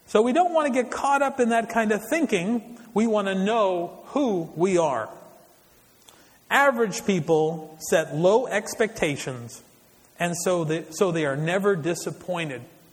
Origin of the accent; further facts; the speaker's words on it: the Prairies, Canada; living in Canada, on the prairies, out in the country, never having left the province that I grew up in Canada